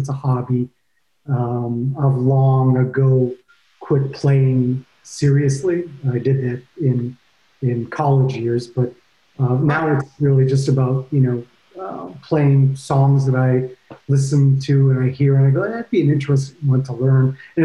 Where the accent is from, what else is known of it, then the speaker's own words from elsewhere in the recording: Ohio, United States; also born or lived in Boston / Michigan; I was born in Boston, Massachusetts. I went to high school in Ohio, and then I moved to Michigan.